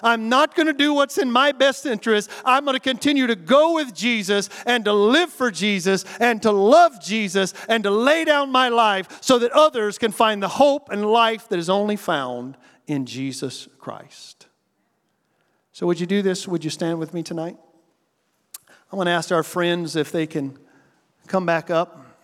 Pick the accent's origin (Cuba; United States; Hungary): United States; And I'm riding down the road, and I'm an American.